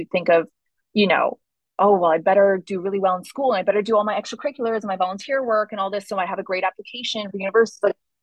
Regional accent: Ottawa, Ontario, Canada; so I grew up in Ottawa, I grew up in a big city.

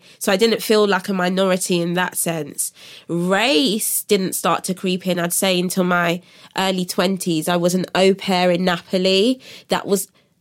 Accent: Brixton, London, United Kingdom; I grew up in Brixton Hill, bang, bang. I love that place. Like, Brixton, I will always regard Brixton as home.

